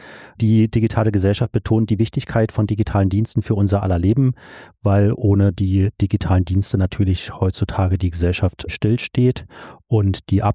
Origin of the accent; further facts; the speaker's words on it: Zurich, Switzerland; Also ich bin ja aus Zürich.